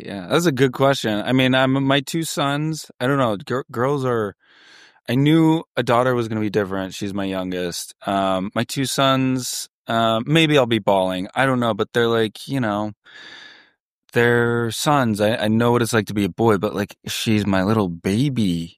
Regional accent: Norway; moved away; also born or lived in New York City; Well, I was born in New York City, but I actually lived in Norway, the country, from the time I was 10. Yeah. Yeah, I have a Euro quality to me.

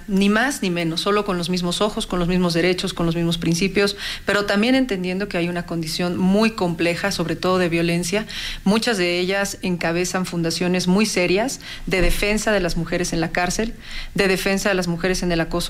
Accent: Villa del Carbón, State of Mexico, Mexico; Yo soy una mujer, tengo 46 años, soy originaria de Villa del Carbón.

